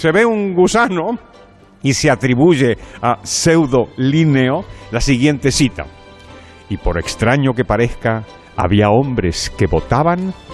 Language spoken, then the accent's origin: Spanish; Argentina; Habla de mi Argentina natal